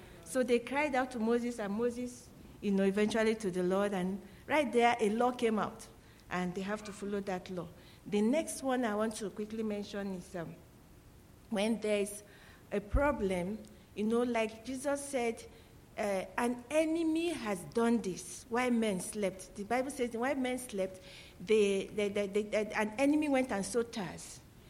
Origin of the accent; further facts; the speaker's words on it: Yola, Adamawa, Nigeria; I'm from Yola, Adamawa State, Nigeria.